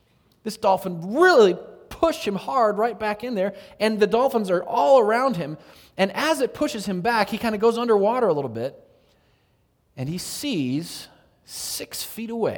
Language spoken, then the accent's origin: English; San Diego, California, United States; I used to, growing up in San Diego, when I'd go surfing, we'd get dolphins that would swim by us all the time.